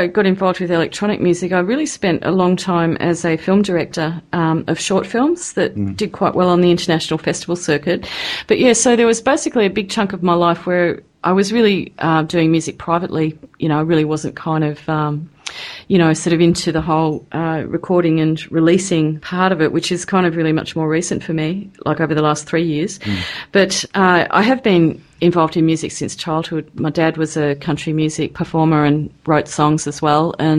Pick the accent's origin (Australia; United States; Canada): Australia; New South Wales; born there; I'm not a Welsh woman, although I was born in New South Wales in Australia.